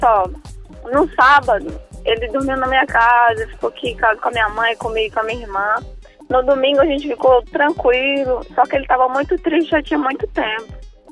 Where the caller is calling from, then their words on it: Brasília, Federal District, Brazil; Eu falo de Brasília.